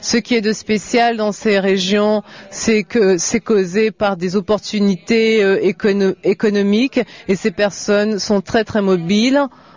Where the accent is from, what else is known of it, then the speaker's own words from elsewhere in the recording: South Africa; French is a second language; Je viens d'Afrique du Sud et je travaille sur la frontière avec les groupes mobiles.